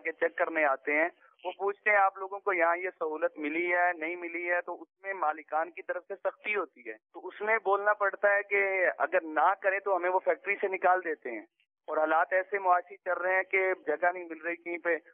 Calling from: Sardarabad, Pakistan; میں سردار آباد میلاد مصطفیٰ آباد.

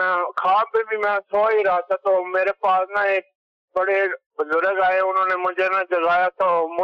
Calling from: Kot Momin, Punjab, Pakistan; کوٹ مومن، ضلع سرگودا سے۔

